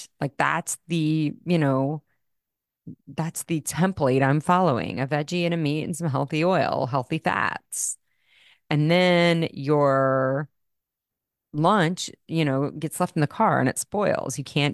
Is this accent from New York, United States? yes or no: no; Wichita, Kansas, United States; I did this with my girlfriend a few years ago, invited her to Wichita to my hometown. We grew up here together